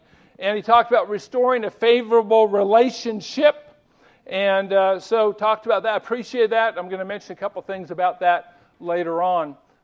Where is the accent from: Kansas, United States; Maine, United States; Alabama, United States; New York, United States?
Alabama, United States; my alma mater, the University of Washington, and my home state, the University of Alabama.